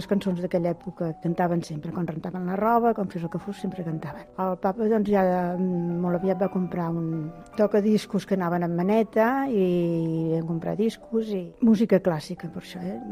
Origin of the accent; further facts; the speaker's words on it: Sabadell, Catalonia, Spain; vaig néixer l'any 32, la setmana que ve he fet 81 anys, sóc de Sabadell i he passat els estius a Castellterçol, que és com la meva segona casa.